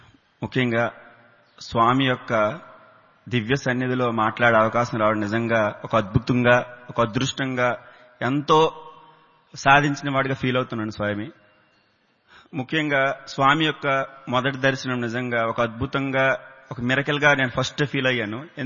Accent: Vizianagaram, Andhra Pradesh, India; నేను విజయనగరం నుంచి వచ్చాను

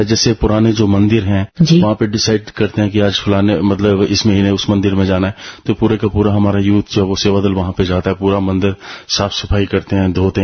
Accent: Himachal Pradesh, India; मैं हिमाचल प्रदेश से, जिला कांगड़ा से आया

